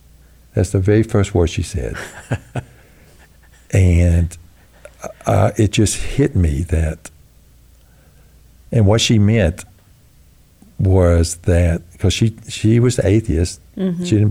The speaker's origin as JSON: {"language": "English", "region": "North Carolina", "country": "United States", "said": "I'm from North Carolina, and he's a land appraiser."}